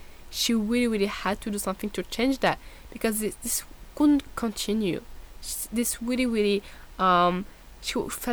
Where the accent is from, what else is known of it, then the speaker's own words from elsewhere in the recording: France; I'm a student, I'm from France, as I told you